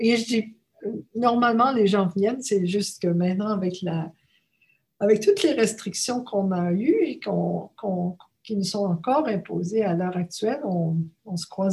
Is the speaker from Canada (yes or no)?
yes; Canada; now in Australia; Je suis canadienne-australienne maintenant